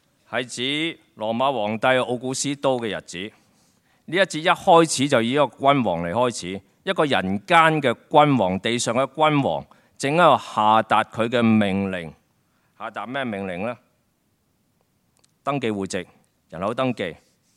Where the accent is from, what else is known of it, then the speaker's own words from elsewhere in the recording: Hong Kong; 对我哋呢班喺香港出世嘅人，我哋或者冇呢种咁嘅乡情乡愁啊，但其实我哋早就当呢个我哋嘅城市啦，系我哋嘅乡下嚟噶